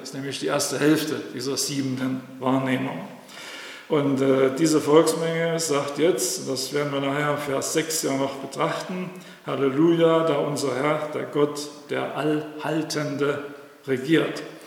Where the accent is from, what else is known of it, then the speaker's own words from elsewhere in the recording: East Germany, Germany; Ich bin ja in der DDR aufgewachsen.